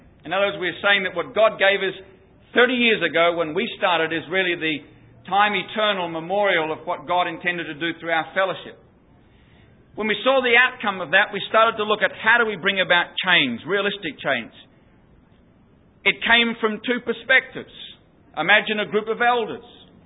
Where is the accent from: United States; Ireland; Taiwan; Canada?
Ireland; Now, I'm Irish, so I can talk about that.